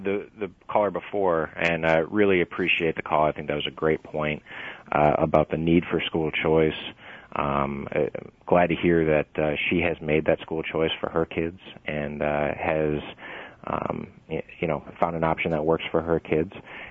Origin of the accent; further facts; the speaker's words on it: Wisconsin, United States; my home state of Wisconsin had standards that were far, far worse than what Common Core has delivered